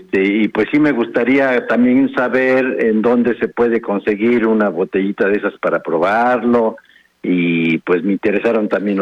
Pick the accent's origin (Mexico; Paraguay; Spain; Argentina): Mexico; Mexico City; born there; now in Morelos, Mexico; Pues yo nací en la Ciudad de México, pero tengo aquí ya más de 50 años